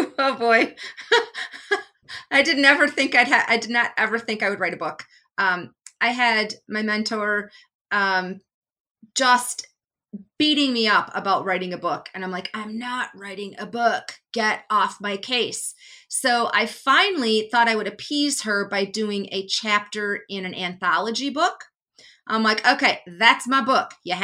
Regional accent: Edgerton, Wisconsin, United States; I am a hygienist from Edgerton, Wisconsin, population 4,500.

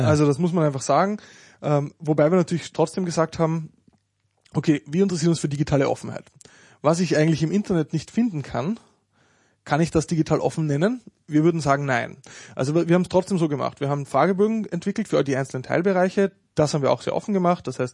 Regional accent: Linz, Upper Austria, Austria; oder in meiner Heimatstadt in Linz gibt es sowas

